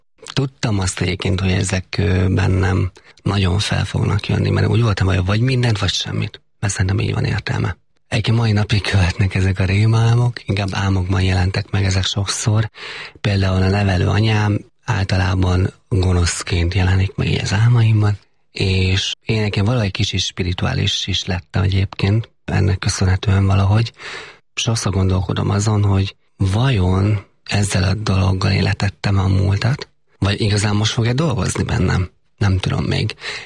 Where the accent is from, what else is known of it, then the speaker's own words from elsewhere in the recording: Heves, Hungary; Ugyan Heves megyében nőttem föl. Az ottan rokonok vették meg a legtöbben.